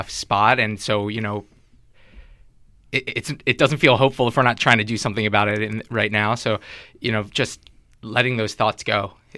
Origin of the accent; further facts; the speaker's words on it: United States; I'm American